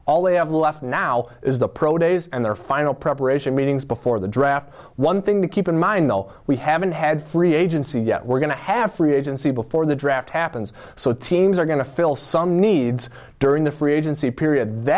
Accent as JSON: {"language": "English", "town": "Waseca", "region": "Minnesota", "country": "United States", "tie": "born or raised there", "said": "Our next question comes from my hometown. Ryan from Waseca, Minnesota asks"}